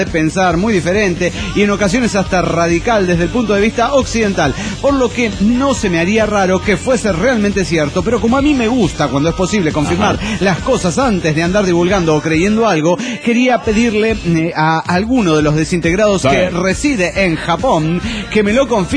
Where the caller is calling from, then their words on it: Calchaquí, Santa Fe, Argentina; de Calchaquí, Santa Fe, Argentina.